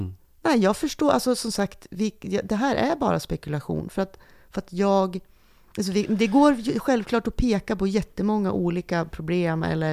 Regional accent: Sundsvall, Västernorrland County, Sweden; alltså jag pratar just nu så hör man ju att jag kommer från Sundsvall

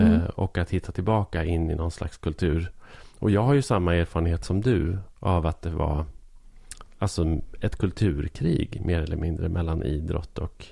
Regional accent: Arbro, Gävleborg County, Sweden; Men jag växte upp i Arbro

